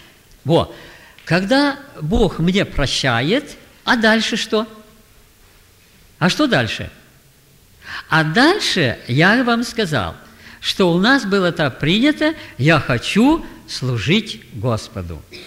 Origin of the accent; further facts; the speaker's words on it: Novosibirsk, Novosibirsk Oblast, Russia; also born or lived in Altai Krai; я с Сибири, с Новосибирска. Слышали такой город? Там уже мороз, снег. Ну, а родился я немножко дальше, в Алтайском крае.